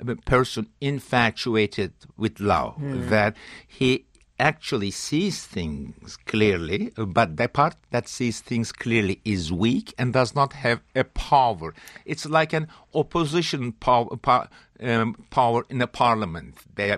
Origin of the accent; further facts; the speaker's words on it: Turkey; I come from Turkey, where was a country which was never colonized.